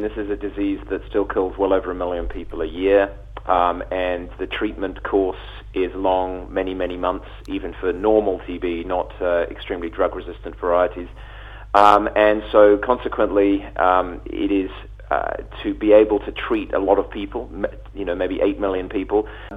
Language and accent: English; United Kingdom; now in United States; And I'm a Brit living in America